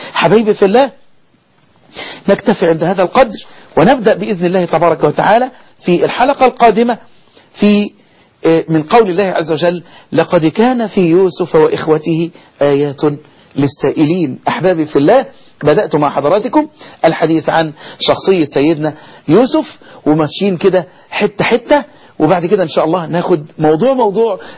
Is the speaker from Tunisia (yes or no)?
no; Egypt; بلدنا مصر